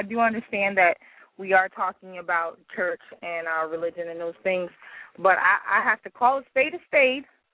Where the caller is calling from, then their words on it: Houston, Texas, United States; I'm doing all right. I'm calling from Houston, Texas.